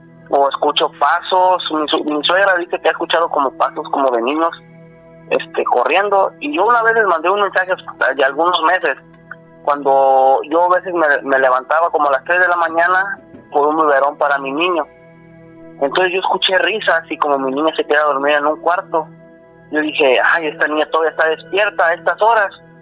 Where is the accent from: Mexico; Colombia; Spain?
Mexico; Mechoacanejo, Jalisco; Me llevaron varias veces con un padre a la iglesia de ahí de mi pueblo, de ahí de Mechoacanejo, Jalisco, donde yo soy.